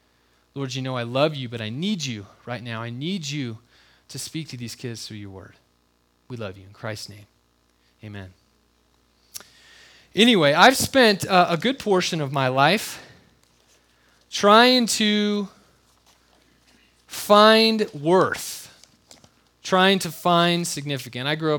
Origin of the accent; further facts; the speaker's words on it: California, United States; And I grew up in California, and Braun finally gave in and went to California with me.